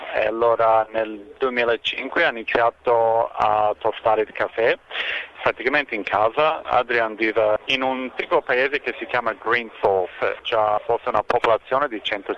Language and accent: Italian; Australia; Italian is a second language; also born or lived in Rome, Italy; sono australiano, nato in Australia da genitori italiani. Ho vissuto per 6 anni a Roma e ho fatto un anno di università a Bologna.